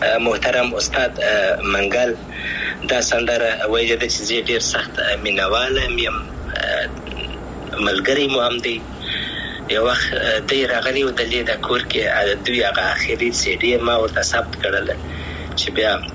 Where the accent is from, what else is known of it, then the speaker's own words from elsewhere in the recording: Afghanistan; افغانستان خو زما دی، زه افغان یم، انشاءالله بیا به افغانستان ته ولاړ سم